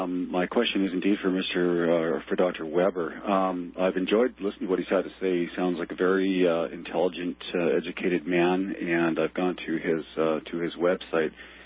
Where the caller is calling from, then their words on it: Vancouver, British Columbia, Canada; I'm calling from Vancouver.